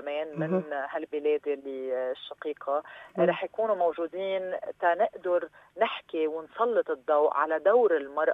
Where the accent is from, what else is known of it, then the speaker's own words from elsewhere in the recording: Lebanon; فأنا لبنانية عربية